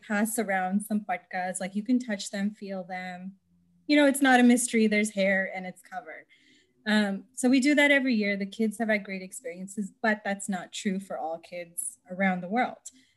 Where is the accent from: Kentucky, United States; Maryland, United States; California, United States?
California, United States; born there; I was born in California.